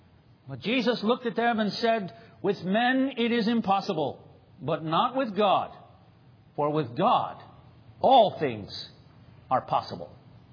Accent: Baltimore, Maryland, United States; when I grew up in Northeast Baltimore, it was a little street called Powell Avenue, and our address was 4610.

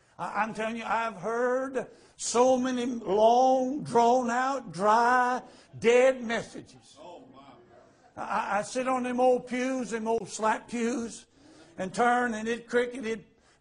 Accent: Louisiana, United States

